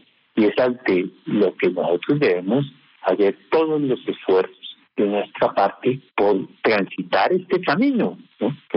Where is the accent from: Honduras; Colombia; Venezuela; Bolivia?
Colombia; que necesitamos como colombianos para vivir en un país distinto